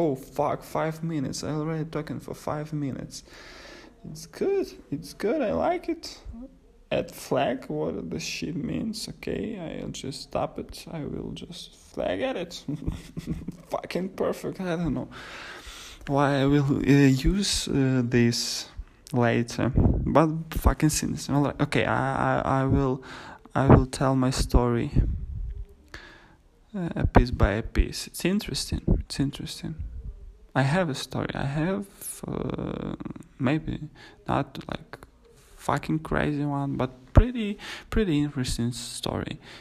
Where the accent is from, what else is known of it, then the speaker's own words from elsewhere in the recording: Ukraine; English is a second language; now in Kyiv, Ukraine; I'm a guy from Ukraine, and I I'm 24 years old, and I'm like living with my family, with my mom and dad. And you know, I'm not native Kyiv citizen. You know, my parents came here when I was like 6 or 7 years old.